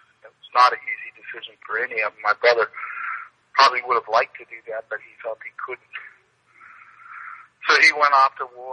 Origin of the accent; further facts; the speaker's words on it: Portland, Oregon, United States; Well, I grew up in Portland, Oregon, in a Catholic family, a family that was intact.